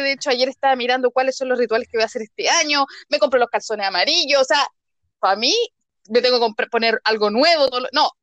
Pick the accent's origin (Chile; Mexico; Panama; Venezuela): Chile; porque como buena chilena, tú sabes, el carrete parte después de las 12